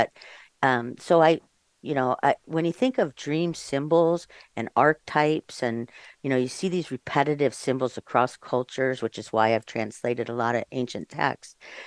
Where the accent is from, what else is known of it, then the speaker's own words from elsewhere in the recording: California, United States; "You're writing about dreams? What? Where are you from?" "Oh, California."